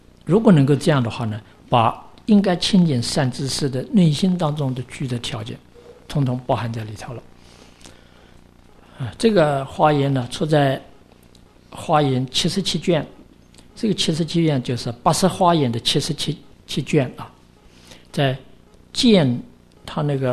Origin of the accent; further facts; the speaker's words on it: Taiwan; 那比如说那我们从小在台湾长大的